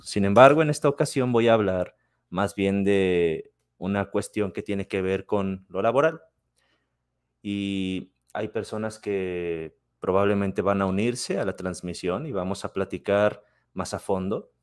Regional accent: Mexico; Como ustedes sabrán, yo vivo en México. Yo soy mexicano. Yo vivo en un estado llamado Jalisco, en la ciudad de Guadalajara. Guadalajara, Jalisco, México.

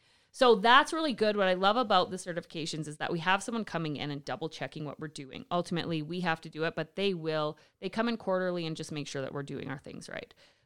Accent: Lethbridge, Alberta, Canada; Like, we're from Lethbridge. We know exactly how to deal with wind.

